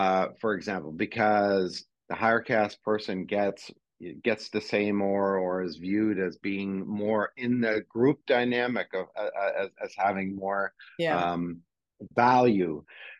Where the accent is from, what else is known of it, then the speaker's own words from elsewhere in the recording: Canada; And, you know, we're in Australia today. I come from Canada.